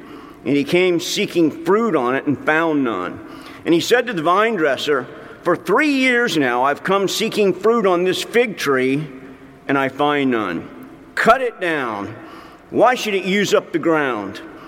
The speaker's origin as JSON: {"language": "English", "region": "the South", "country": "United States", "tie": "born or raised there", "said": "I grew up in the South, so there was a lot of storytelling in my family."}